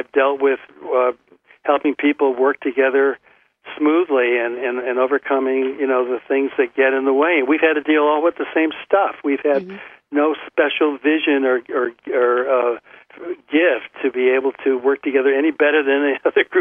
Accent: Buffalo, New York, United States; now in Hoboken, United States; I grew up in Buffalo, New York, and I always tell people that I was emotionally scarred by winter.

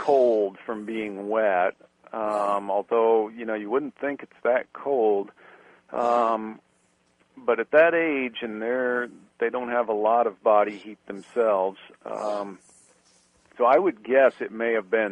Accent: Nebraska, United States; I grew up in Nebraska on a small farm, and you know, had backyard flocks and different birds.

